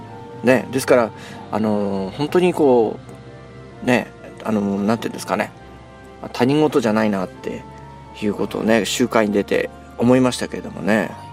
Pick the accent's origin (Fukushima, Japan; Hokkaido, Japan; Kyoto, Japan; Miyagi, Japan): Fukushima, Japan; 私も福島の出身でございますけれども